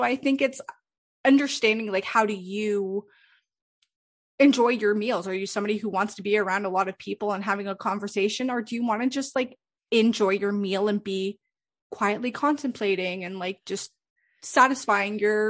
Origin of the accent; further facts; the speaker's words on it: Canada; I'm from Canada. People are like, you're supposed to be able to speak French. And I'm like, I can't.